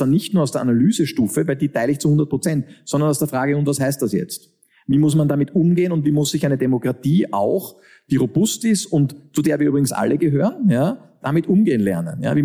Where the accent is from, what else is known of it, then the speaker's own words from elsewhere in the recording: Austria; Wir haben das auch bei uns in Österreich.